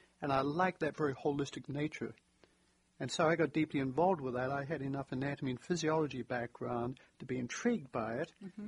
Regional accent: New Zealand; Yes, because I'm from New Zealand where you have a lot of geothermal activity.

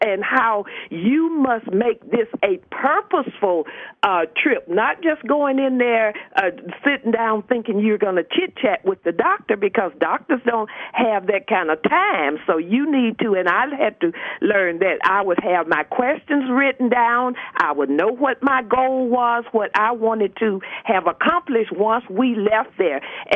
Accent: Arkansas, United States; moved away as an adult; now in Washington, United States; I'm from Arkansas, so my dad died in 2004, and I ended up bringing my mother from Arkansas here to the District of Columbia

